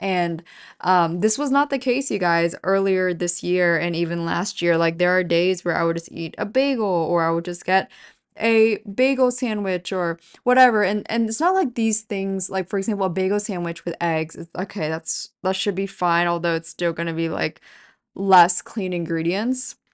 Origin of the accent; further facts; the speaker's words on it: Pennsylvania, United States; now in New York, United States; there's actually a lot of farmers that are from my hometown in Pennsylvania, where I'm from, which is basically like the Amish capital of America.